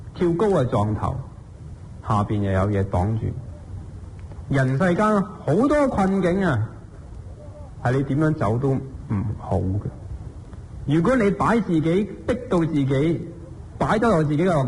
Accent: Guangdong, China; 我们广东人

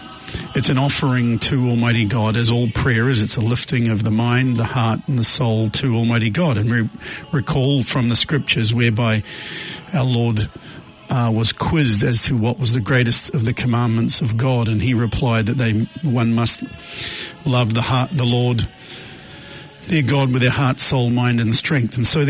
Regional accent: New Zealand; as we're coming from New Zealand, we're going to pray some of the rosary in English, some of it in Latin

